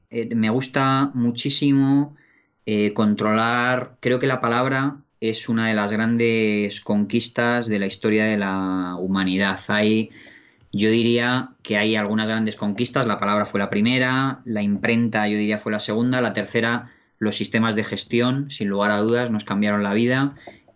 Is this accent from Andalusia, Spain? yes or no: no; Madrid, Community of Madrid, Spain; Yo soy de Madrid, aunque ya uno pierde su lugar de origen cuando viaja tanto